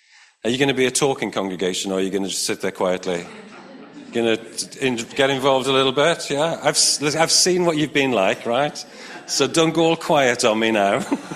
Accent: Hirwaun, Wales, United Kingdom; born there; accent: Welsh; I'm still very proudly Welsh. I was born in Hirwaun, which is just up the road. If you're really from Hirwaun, you don't call it Hirwaun. Of course, it's Irwin, which is terrible.

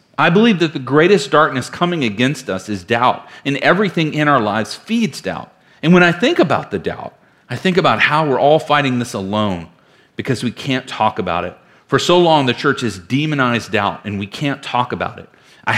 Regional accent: Virginia, United States; Now, I am from Virginia, and I am not being facetious.

